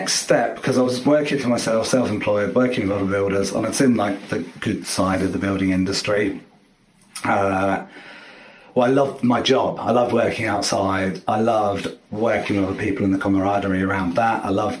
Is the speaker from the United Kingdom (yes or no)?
yes; Lewis, Scotland, United Kingdom; I know growing up in Lewis a lot